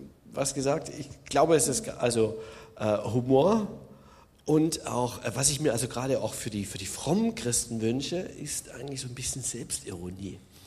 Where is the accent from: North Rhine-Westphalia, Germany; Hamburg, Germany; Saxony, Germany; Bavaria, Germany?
Saxony, Germany; Neukirch; also born or lived in Leipzig; now in Berlin, Germany; die ersten 27 oder 25 Jahre habe ich in Sachsen verbracht, habe also in Leipzig, ich bin Oberlausitzer, also bin in Neukirch aufgewachsen, ist ein Oberlausitzer, nettes Dorf.